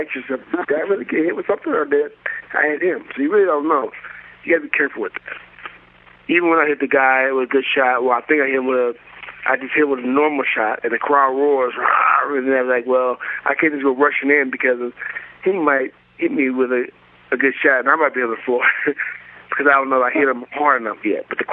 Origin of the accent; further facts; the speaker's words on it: Lynwood, California, United States; Linwood, California.